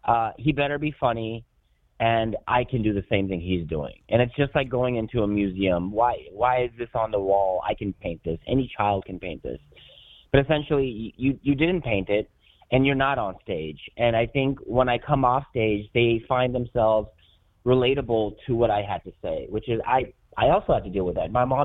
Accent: North India, India; like my wife is South Indian and I'm North Indian, and I do a joke on stage where I'm saying I'm in a bi racist relationship.

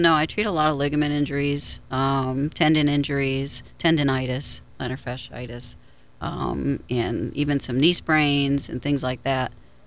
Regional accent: Tennessee, United States; also born or lived in New York; I was born in New York and raised in Tennessee, and then I did my medical school at the University of Tennessee in Knoxville.

